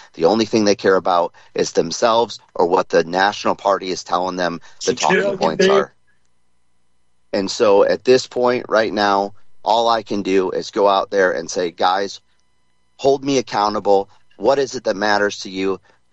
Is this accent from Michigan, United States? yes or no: yes; Michigan, United States; back to Crawford County for the Asaba Canoe Marathon, my hometown county. I'm really looking forward to getting back home